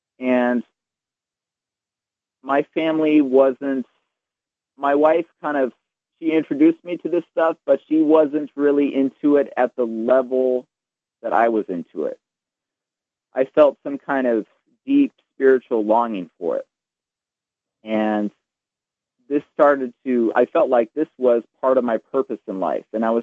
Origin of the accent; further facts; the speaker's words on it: United States; now in Germany; Being an American here, I also didn't, and I could speak German, but I didn't really feel comfortable learning Reiki in German.